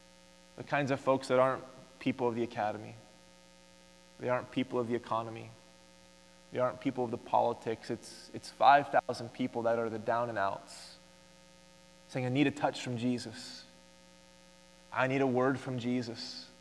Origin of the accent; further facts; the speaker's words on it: Oklahoma, United States; We grew up in Oklahoma. We'd go to the University of Oklahoma and watch a football game.